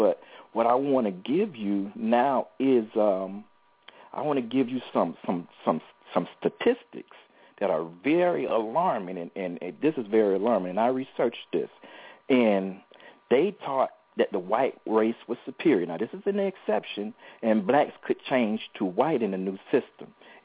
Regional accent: the South, United States; born there; because I was born in the South

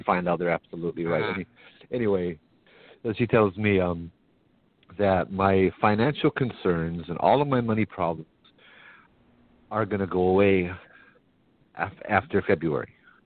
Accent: Hawaii, United States; because as a Hawaiian, there are scholarships for me

